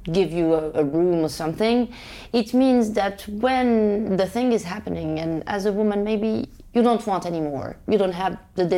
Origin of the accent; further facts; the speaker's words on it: Rabat, Rabat-Salé-Kénitra, Morocco; I grew up in Rabat, the capital of Morocco.